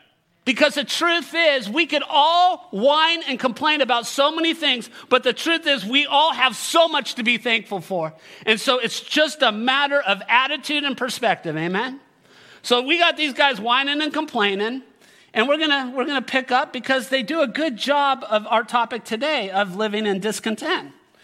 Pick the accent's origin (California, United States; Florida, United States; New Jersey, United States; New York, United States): California, United States; Villa Park; I grew up in Villa Park in Orange County, my teenage years. Villa Park is hoity-toity, snobby part of Orange County, which Orange County is known to be snobby just as a whole.